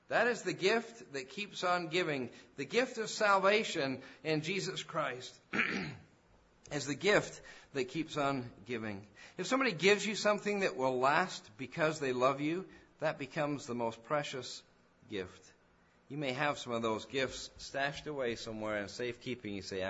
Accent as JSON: {"language": "English", "region": "England", "country": "United Kingdom", "tie": "born or raised there", "said": "I grew up in England, and in England, sometime in September, I remember a special day of thanks."}